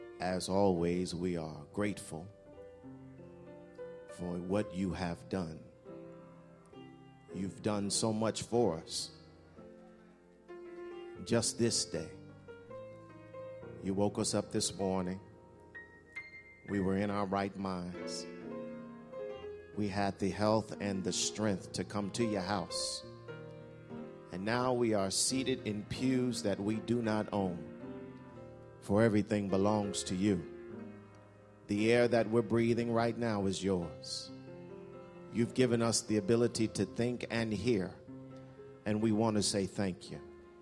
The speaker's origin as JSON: {"language": "English", "town": "East Orange", "region": "New Jersey", "country": "United States", "said": "I'm from East Orange"}